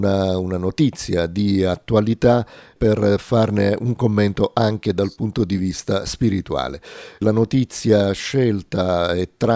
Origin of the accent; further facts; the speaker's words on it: Domus de Maria, Sardinia, Italy; Mi sono trasferito poi nel mio paese, a Domus de Maria, e ho fatto 2 anni di calcio.